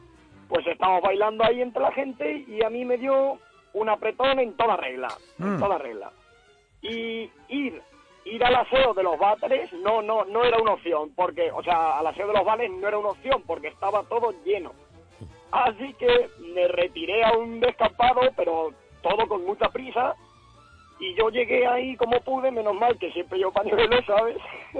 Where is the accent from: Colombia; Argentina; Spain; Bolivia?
Spain; Tarazona de la Mancha, Castilla-La Mancha; Pues miren, rápidamente, soy de Tarazona de la Mancha.